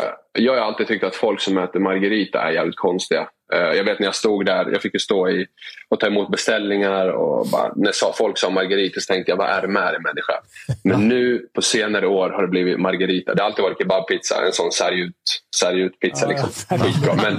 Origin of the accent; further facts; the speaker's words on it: Örnsköldsvik, Västernorrland County, Sweden; born there; Jag är född i Sverige, i Örnsköldsvik i Foppala.